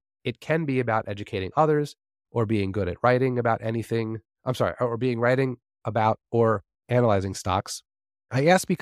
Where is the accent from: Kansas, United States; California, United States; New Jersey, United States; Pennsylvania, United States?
New Jersey, United States; And since I'm from New Jersey and I'm half Italian, I just figured I would read it with the accent.